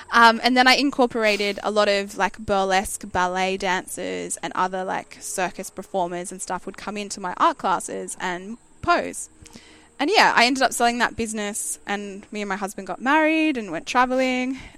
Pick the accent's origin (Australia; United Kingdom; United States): Australia; Queensland; I was living in Brisbane at the time. So I grew up outside of Brisbane, 2 hours from a small town called Gympie, moved to Brisbane after I finished high school